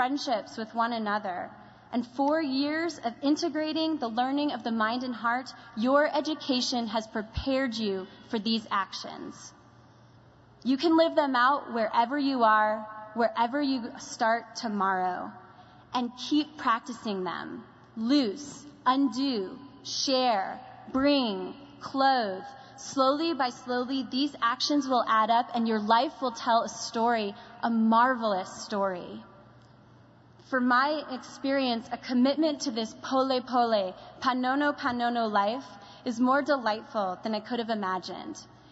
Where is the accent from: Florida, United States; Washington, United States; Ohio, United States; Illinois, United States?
Washington, United States; Spokane; now in Nashville, United States; all of a sudden I was just … from Spokane, Washington, feeling disoriented about where I was and certainly confused about who I was.